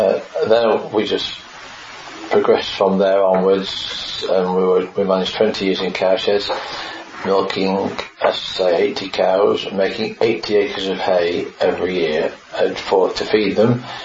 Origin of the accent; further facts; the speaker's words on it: East Midlands, United Kingdom; I came from the White Peak, which is limestone land, and I just wondered what I'd come